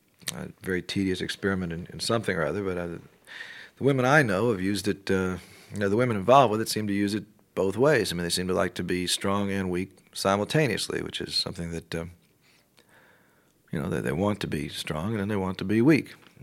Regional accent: Nashville, Tennessee, United States; I've seen a lot of these very vapid type of recording artist that I grew up with in Nashville

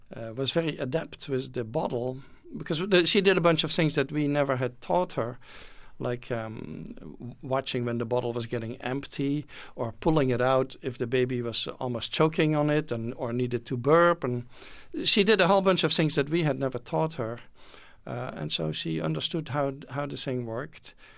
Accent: Netherlands; Well, I'm from the Netherlands.

